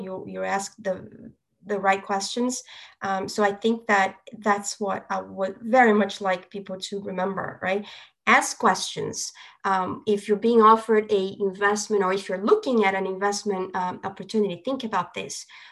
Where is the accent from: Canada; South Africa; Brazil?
Brazil; also born or lived in United States / Europe / Singapore; I grew up in Brazil. I lived in the States for 10 years. I've been in Europe for many years. I lived in Singapore as well.